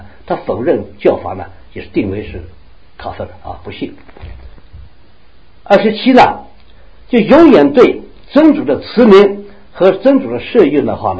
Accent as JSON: {"language": "Chinese", "country": "China", "said": "我们中国人的话认为生病的话是风寒暑湿燥热"}